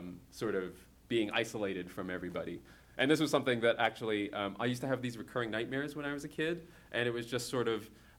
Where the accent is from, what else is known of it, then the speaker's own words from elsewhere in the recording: Hong Kong; now in Canada; I came from Hong Kong when I came to Canada.